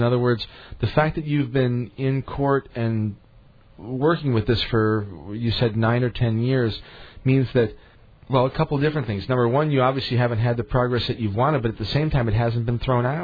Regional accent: Chicago, Illinois, United States; also born or lived in Colorado; now in Missouri, United States; I always dreamed of Colorado because I grew up in the Chicago area, and I did eventually go to Colorado and spent 15 years though there, and of course now I'm back in Missouri

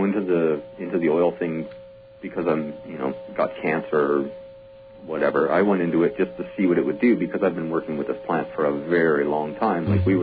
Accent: Brantford, Ontario, Canada; I grew up in Brantford, Ontario, which was the home of the Gretzky's.

